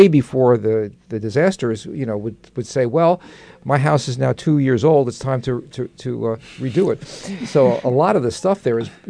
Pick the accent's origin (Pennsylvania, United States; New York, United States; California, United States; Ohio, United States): New York, United States; accent: New York; because it took me so long to lose my New York accent that I just don't want to start all over again.